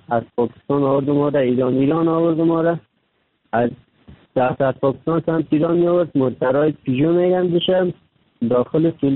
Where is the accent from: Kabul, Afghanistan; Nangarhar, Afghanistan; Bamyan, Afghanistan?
Kabul, Afghanistan; now in Turkey; در مدت 3 سال میشه ترکیه آمدم، از افغانستان 3 سال میشه رکن سیدنم ترکیه هستم. اما از افغانستان آمدم طرف پاکستان آوردم، آمدم از کابل آمدم،